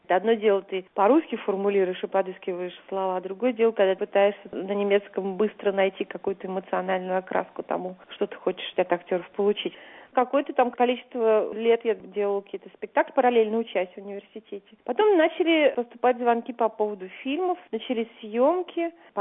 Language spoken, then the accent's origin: Russian; Moscow, Russia; Я москвичка, мои дедушки, бабушки, прадедушки все родились в Москве. И я себе не могла представить жизнь в таком крошечном городочке.